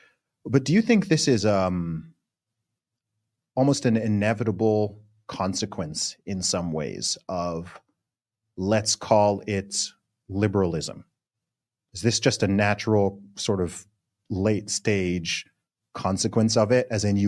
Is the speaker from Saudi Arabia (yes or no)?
yes; Saudi Arabia; I grew up in Saudi Arabia, and I can tell you that here, all of this stuff, it's not a thing.